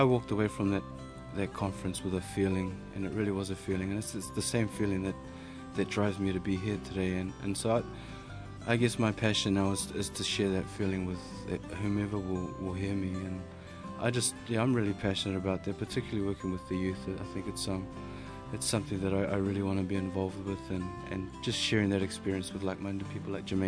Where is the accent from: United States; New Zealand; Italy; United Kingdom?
New Zealand; my experience growing up in New Zealand and losing my language and losing my culture